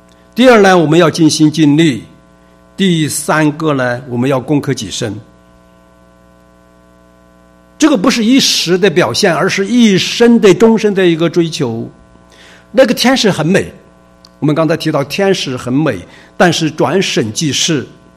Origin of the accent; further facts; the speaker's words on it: China; 我们中国人讲，我们是礼仪之邦哈